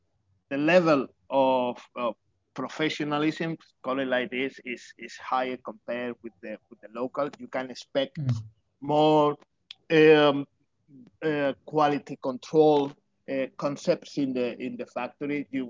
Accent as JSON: {"language": "English", "country": "China", "second_language": "English", "said": "I came from China"}